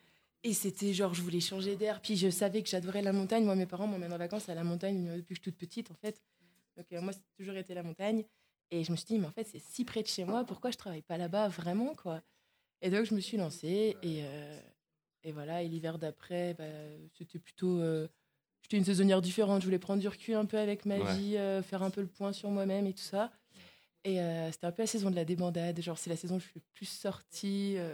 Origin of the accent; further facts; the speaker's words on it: Auvergne-Rhône-Alpes, France; moi, je viens de l'Ain, qui est un endroit très très plat en France. Mais j'ai fait mes études à Mâcon, donc en Bourgogne du Sud.